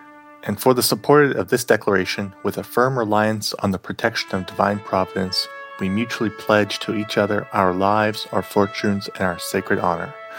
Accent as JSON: {"language": "English", "town": "Pasadena", "region": "California", "country": "United States", "said": "I'm from Pasadena, California."}